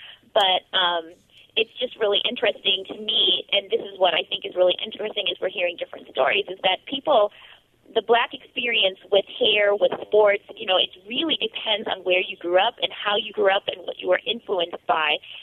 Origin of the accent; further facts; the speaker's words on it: Milwaukee, Wisconsin, United States; I grew up in Milwaukee, Wisconsin, and my hair was literally, like the rest of me, very much in an assimilation mode.